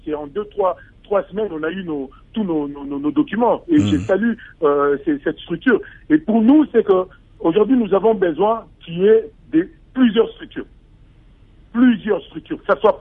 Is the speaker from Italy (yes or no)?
no; DR Congo; Mais je ne dis juste une chose, nous sommes tous des Congolais.